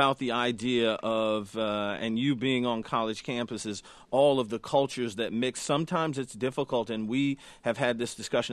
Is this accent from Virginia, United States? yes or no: no; Detroit, Michigan, United States; I'm in my hometown of Detroit this week